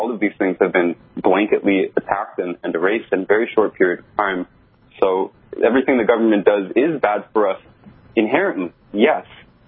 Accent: Canada; I'm from Canada, if the listeners don't know.

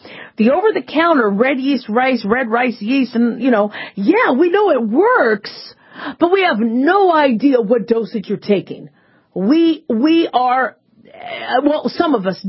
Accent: Phoenix, Arizona, United States; born or raised there

